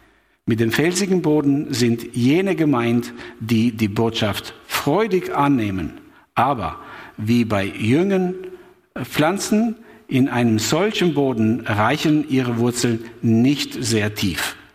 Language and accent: German; Albania; moved away as an adult; now in Germany; bin in Albanien geboren, aufgewachsen, bis ich 25 war und dann kam ich nach Deutschland. Und seit 27 Jahren bin ich Missionar in Deutschland.